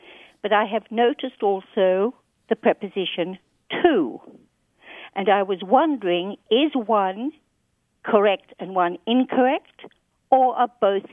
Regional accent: Sydney, New South Wales, Australia; also born or lived in England; Well, I was born in England and grew up in Sydney, Australia.

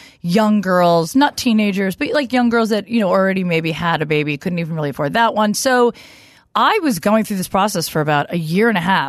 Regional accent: New Jersey, United States; I'm from Jersey originally.

